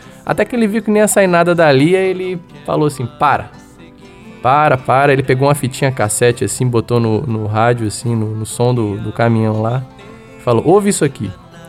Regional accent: Brasília, Federal District, Brazil; Eu fui criado aqui em Brasília e aprendi a tocar violão com meu pai e com o meu avô também

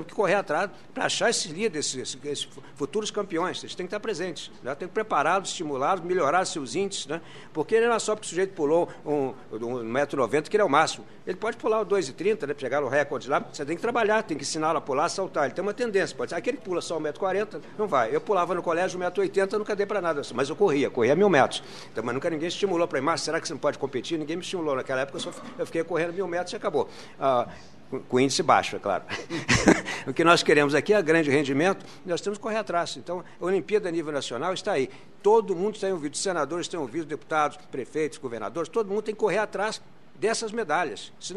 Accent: Brazil; eu sou brasileiro.

